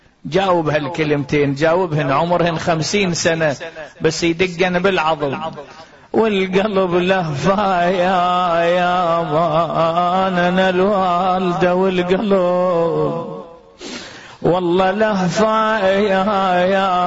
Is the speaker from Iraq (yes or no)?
yes; Iraq; نقراها بالبرلمان هناك عندنا بالعراق